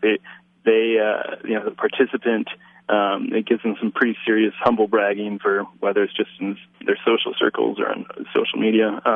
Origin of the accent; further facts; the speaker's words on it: Michigan, United States; now in Boulder, United States; I'm from Michigan originally, so I kind of missed four seasons.